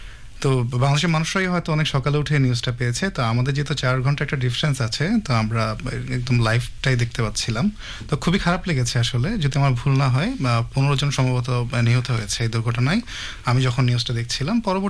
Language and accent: Bangla; Chirang, Assam, India; বাংলাদেশ আসলে চিরং থেকে এসেছি, তো এখানে এসে দেখলাম যে চিরংয়ের সাথে যথেষ্ট মিল। আমাদের চিরং যেমন ধরেন আপনার পাহাড় নদী, তারপর উঁচু নিচু রাস্তা, এই ধরনের।